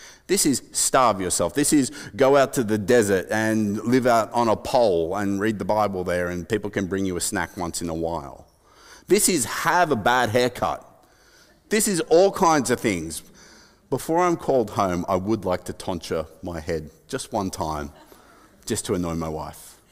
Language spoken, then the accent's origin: English; Sydney, New South Wales, Australia; born there; Sydney, the women's hospital. It was really great for having babies at the time in Australia